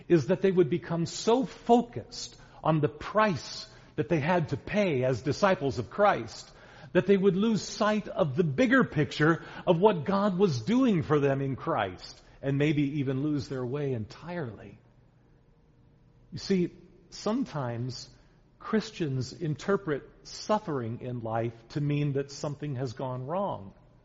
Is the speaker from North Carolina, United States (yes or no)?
no; Iowa City, Iowa, United States; But I attended Iowa City High School in Iowa City, Iowa, which was my hometown.